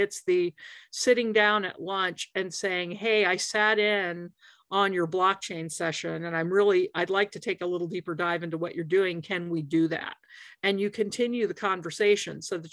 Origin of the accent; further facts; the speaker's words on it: Washington, District of Columbia, United States; It's also DC's my hometown, so it's always fun for me to go back there.